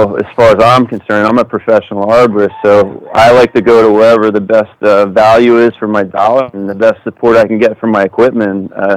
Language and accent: English; New Jersey, United States; Well, you know, back home, I'm from New Jersey.